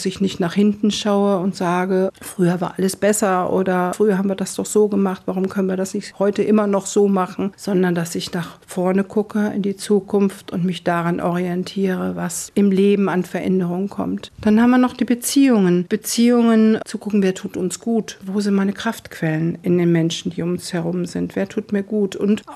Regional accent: Schleswig-Holstein, Germany; born there; moved away; Also erstens bin ich kein Schwab, auch wenn ich jetzt hier schon lange lebe, aber ich bin eine gebürtige Nordfriesin.

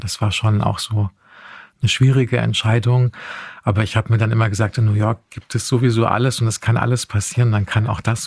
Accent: Heusenstamm, Hesse, Germany; Und ich bin tatsächlich in Heusenstamm aufgewachsen, das kommt im Roman auch vor, ein kleines Pendlerstädtchen, genau, meine Eltern haben in Frankfurt gearbeitet und deshalb kenne ich so beides

